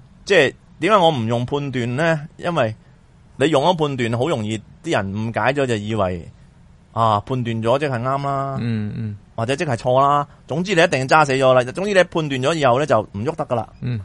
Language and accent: Cantonese; Taishan, Guangdong, China; 譬如咁讲我系台山人